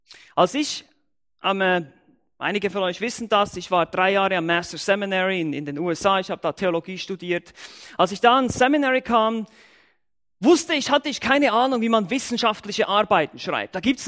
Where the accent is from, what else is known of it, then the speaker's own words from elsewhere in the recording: Switzerland; first language German; Meine Muttersprache ist Deutsch, ich bin Schweizer, wie ihr sicher alle hören könnt.